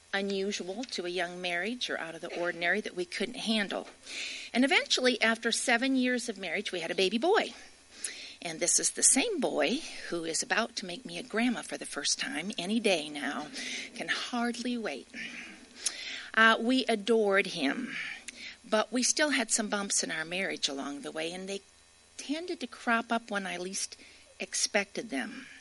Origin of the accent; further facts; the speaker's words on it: Midwest, United States; I grew up in the Midwest. I was a preacher's kid.